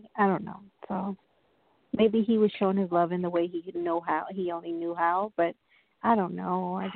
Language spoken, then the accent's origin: English; New York, United States; Long Island, New York.